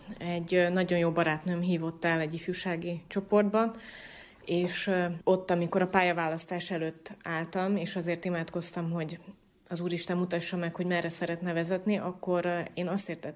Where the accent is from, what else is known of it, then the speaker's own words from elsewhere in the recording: Komárom, Komárom-Esztergom, Hungary; elkezdtem a szolgálatom a Dunántúlon, mert dunántúli vagyok. Komáromból származom, Kaposváron kezdtem el szolgálni, aztán mivel Budapesten végeztem a teológiát, Dunamellékre kerültem.